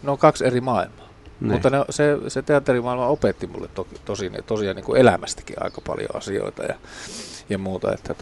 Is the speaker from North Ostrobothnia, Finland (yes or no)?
yes; Oulu, North Ostrobothnia, Finland; now in Helsinki, Finland; Mähän muutin Helsinkiin täältä Oulusta